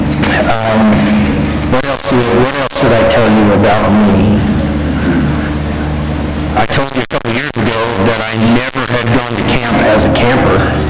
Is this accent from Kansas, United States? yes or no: yes; Kansas, United States; I am from South Central Kansas, near Wichita, if you know where that is.